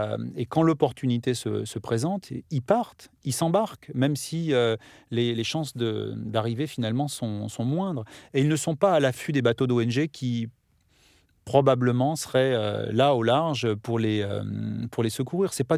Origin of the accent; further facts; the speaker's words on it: France; born there; aujourd'hui, je suis français, je suis né sur le territoire français